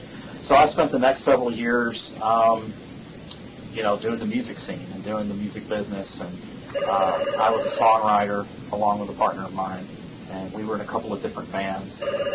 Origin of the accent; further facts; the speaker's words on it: Abilene, Texas, United States; also born or lived in California; I grew up out in West Texas, in Abilene, Texas. I was actually born in California, but we moved out to Texas when I was, younger.